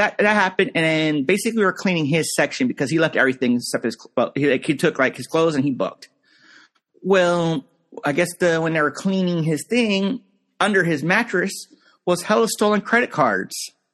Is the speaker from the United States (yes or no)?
yes; Pennsylvania, United States; Like, yeah, I'm from Pennsylvania.